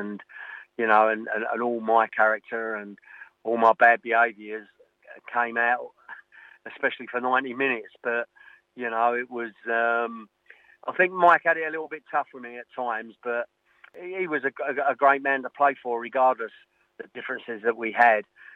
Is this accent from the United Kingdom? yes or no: yes; London, United Kingdom; from being a Londoner to go to Wickham and have so many nice people around you, because you don't really get that in London.